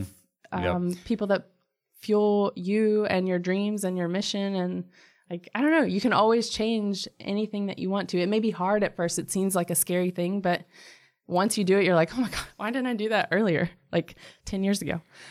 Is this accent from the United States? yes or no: yes; Kentucky, United States; now in Charlotte, United States; I grew up in Kentucky, so it would be at the bingo hall, at the movie theater, at random places around town, and I was her little paint assistant. And then when we both moved to Charlotte